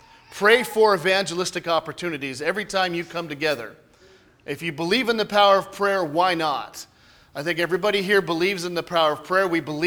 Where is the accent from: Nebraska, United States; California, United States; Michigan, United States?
California, United States; also born or lived in the South; But I grew up in California, not a Christian.